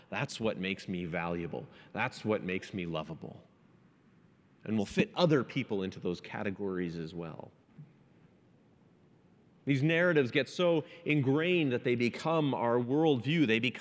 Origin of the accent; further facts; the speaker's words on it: Canada; Maybe it's that I'm Canadian. I don't know.